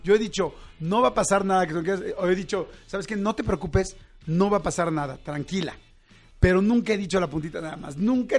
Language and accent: Spanish; Mexico; frases que amamos decir los mexicanos es cuando te encuentras a alguien en el extranjero